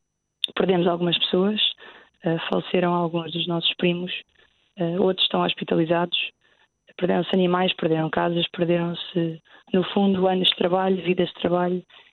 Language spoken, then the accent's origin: Portuguese; Pampilhosa da Serra, Centro, Portugal; como é o caso da Pampilhosa da Serra, de onde sou oriunda e tenho família, e tento acompanhar e ajudar.